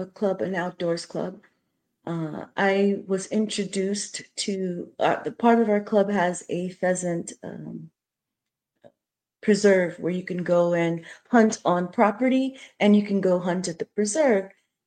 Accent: New Jersey, United States; now in New York, United States; I'm from South Jersey, but I still, I didn't start any of this hunting stuff or firearms until I was in New York already.

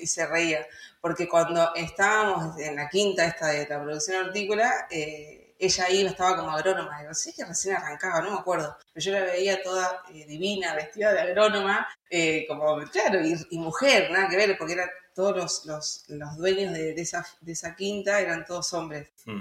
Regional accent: Rivadavia, Mendoza, Argentina; born there; Yo nací en Rivadavia, que es cerca de ahí de Capital, deben ser 100 kilómetros de Capital, y toda mi familia es de ahí. En realidad toda mi familia es de San Rafael

